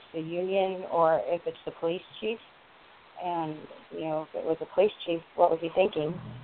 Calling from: California, United States; Hi, I'm calling from California.

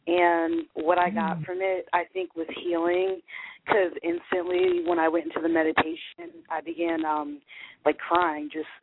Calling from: West Palm Beach, Florida, United States; Hi, Miss Blue. … I'm calling in from West Palm Beach.

